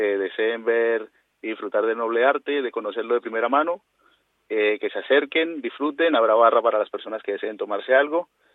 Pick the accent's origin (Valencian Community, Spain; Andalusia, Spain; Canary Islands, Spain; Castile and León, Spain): Andalusia, Spain; Estepa; nosotros nacimos aquí en la Sierra Sur, en Estepa